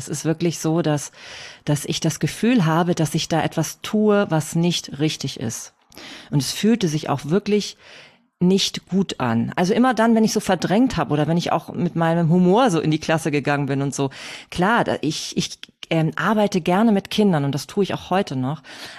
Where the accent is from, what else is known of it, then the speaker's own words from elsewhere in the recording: Hamburg, Germany; wie schon gehört. Ich komme aus Hamburg. Ich bin alleinerziehend mit 2 Töchtern. Ich selbst bin inzwischen 46